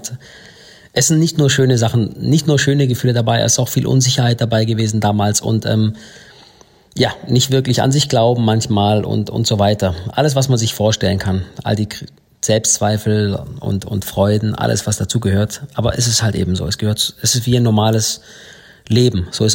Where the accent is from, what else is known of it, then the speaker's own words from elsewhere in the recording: Baden-Württemberg, Germany; aber wir sind im Schwabenland groß geworden. Meine Geschwister und ich, wir sind da geboren